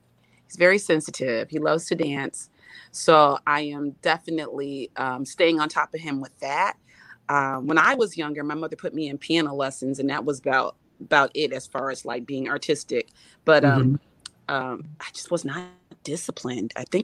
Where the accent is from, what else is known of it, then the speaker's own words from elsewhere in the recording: Springfield, Massachusetts, United States; the level of support I got from my hometown of Springfield, really compelled me to want to pour back the arts into this city